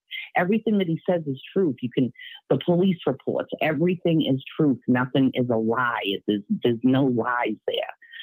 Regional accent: Boston, Massachusetts, United States; I grew up in Boston my whole life, and the corruption is real in this state.

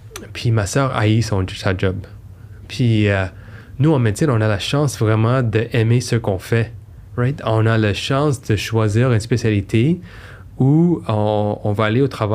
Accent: Montreal, Quebec, Canada; born there; Je voulais toujours revenir. Je suis né à Montréal. Je voulais revenir.

